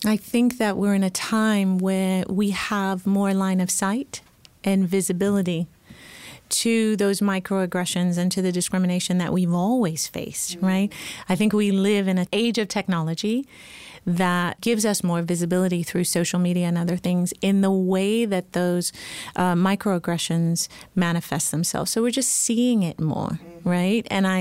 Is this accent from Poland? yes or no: no; Nigeria; now in United States; what it was to be a little girl growing up in Nigeria where my hair was, I'm mixed, right?